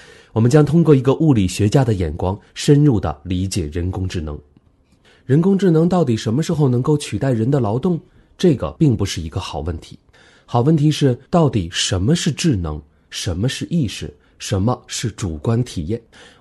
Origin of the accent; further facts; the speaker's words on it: China; 用我们中国人熟悉的视角重新讲解